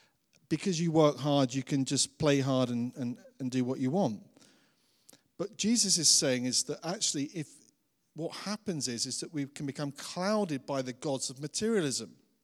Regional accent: United Kingdom; That's just who we are. We're British. That's what we do.

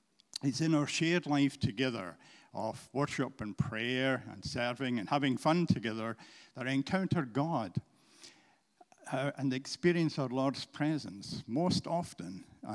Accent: Linlithgow, Scotland, United Kingdom; Even though I'm from Linlithgow, and yeah.

